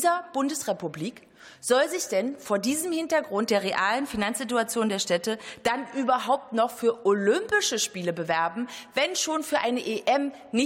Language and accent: German; Saxony-Anhalt, Germany; born there; Ich bin auch gebürtige Sachsen-Anhaltinerin, ja, eine Region, wo schon seit 30 Jahren die Hoffnung auf die großen Investitionen also immer wieder zerplatzen und die Menschen wirklich abgehängt sind.